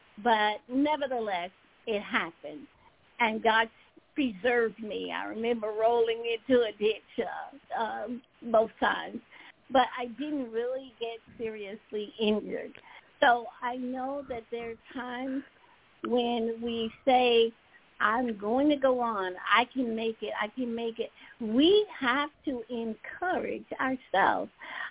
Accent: South Carolina, United States; Well, at a very young age, growing up in South Carolina

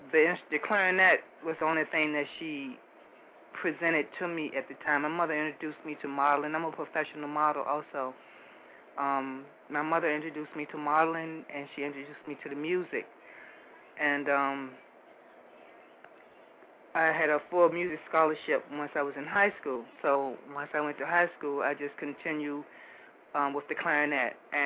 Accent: Roosevelt Field, New York, United States; also born or lived in Richmond, Virginia; Okay, well, I originally come from Roosevelt Field, New York. Then we moved to Richmond, Virginia. And basically, my mother put me into, you know, music at a very young age.

